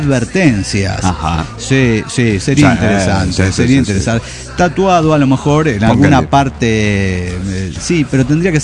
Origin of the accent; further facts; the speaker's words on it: Mendoza, Argentina; now in Valencia, Spain; Escribo desde Valencia, España, en donde vivo con mi familia desde hace 17 años. Bueno, desde el 2000 vinimos de Mendoza, Argentina.